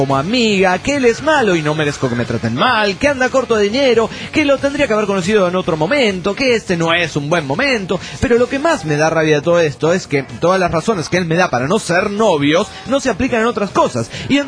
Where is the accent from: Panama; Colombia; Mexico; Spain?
Panama; de Panamá.